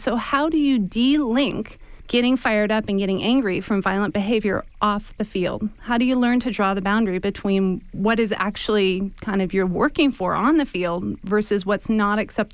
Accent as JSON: {"language": "English", "town": "Seattle", "region": "Washington", "country": "United States", "said": "Well, that's been a hard case for me, too, because I'm from Seattle"}